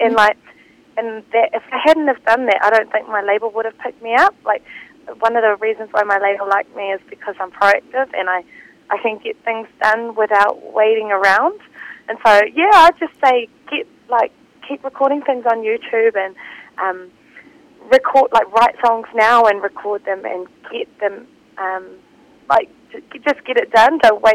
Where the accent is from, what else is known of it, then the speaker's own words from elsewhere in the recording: Auckland, New Zealand; also born or lived in Northland; spent lots of my time growing up in Auckland and with school and everything